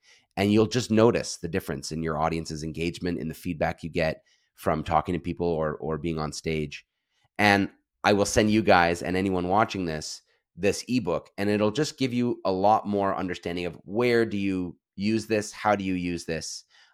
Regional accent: Pennsylvania, United States; I grew up in Bucks County.

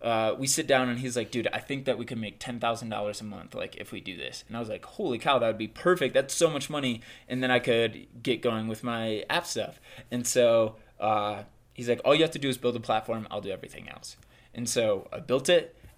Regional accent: Michigan, United States; I'm from Michigan, moved back to Indiana where I was going to college

